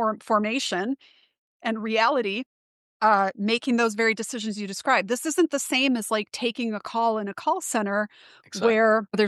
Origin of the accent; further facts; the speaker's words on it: Wisconsin, United States; I'm from the Midwest, I'm from Wisconsin.